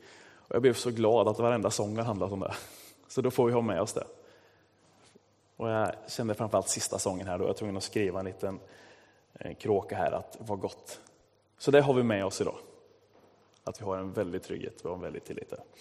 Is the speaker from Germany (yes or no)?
no; Östergötland, Sweden; accent: Östergötland dialect; eller att min östgötska liksom smiter igenom